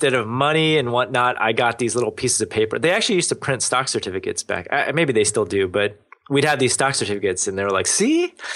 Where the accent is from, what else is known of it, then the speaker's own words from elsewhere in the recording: Maryland, United States; I grew up in Maryland.